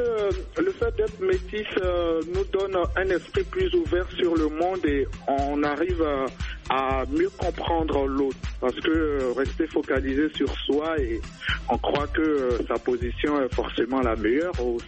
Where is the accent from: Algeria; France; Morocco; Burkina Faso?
Burkina Faso; now in Côte d'Ivoire; moi, je suis burkinabé et je vis en Côte d'Ivoire.